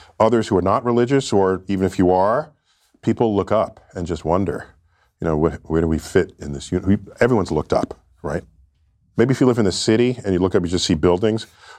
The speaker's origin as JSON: {"language": "English", "town": "New York City", "region": "New York", "country": "United States", "tie": "born or raised there", "said": "A first visit to my local planetarium, the Hayden Planetarium. I grew up in New York City."}